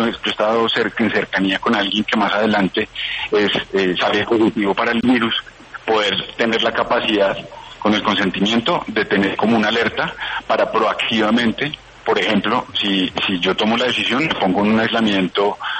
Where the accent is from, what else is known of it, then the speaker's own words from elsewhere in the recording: Colombia; como colombianos